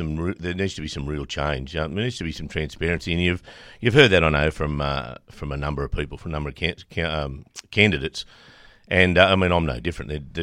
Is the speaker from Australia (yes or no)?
yes; Denman, New South Wales, Australia; I was born and raised in Denman, mid-90s.